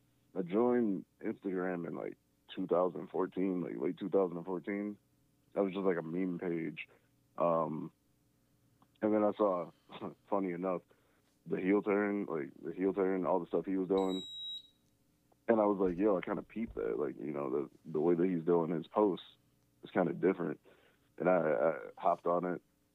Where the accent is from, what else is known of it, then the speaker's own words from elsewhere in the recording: Detroit, Michigan, United States; I'm from Detroit, bro.